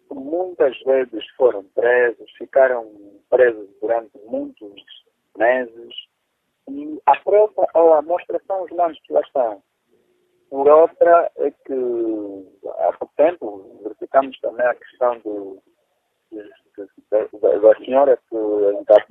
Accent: Angola; isso deve ser uma preocupação de todos nós, enquanto angolanos

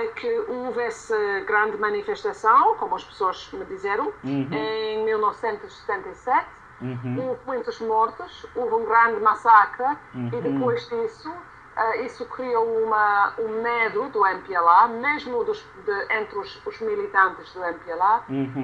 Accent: London, United Kingdom; Portuguese is a second language; also born or lived in Angola; Sou uma mulher britânica, tenho 46 anos, cresci em Londres, ainda eu vivo aqui, moro aqui em Londres, e de facto eu só vivi em Angola durante 2 anos e meio, 98 até o fim de 2000

